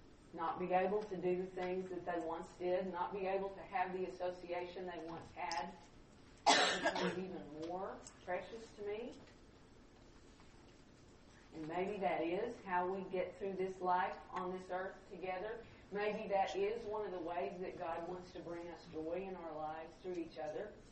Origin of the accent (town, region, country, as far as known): Texas, United States